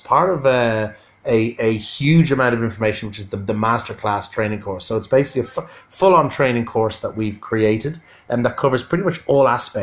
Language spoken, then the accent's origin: English; Ireland; accent: Irish; People love hearing my Irish accent. I hear that all the time.